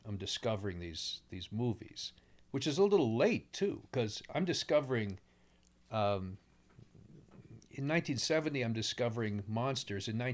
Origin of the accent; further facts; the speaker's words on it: Pennsylvania, United States; also born or lived in New Jersey; Yeah, I grew up in Pennsylvania and notably New Jersey.